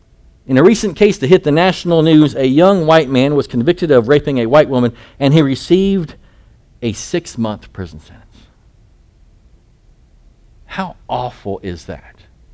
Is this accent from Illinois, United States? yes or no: no; North Carolina, United States; now in San Antonio, United States; I grew up in North Carolina. Y'all know that's my home.